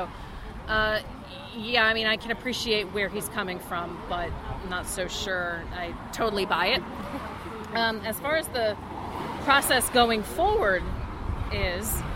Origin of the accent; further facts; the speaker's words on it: Virginia, United States; also born or lived in New York; Well, I came from New York, and I'm originally from Virginia.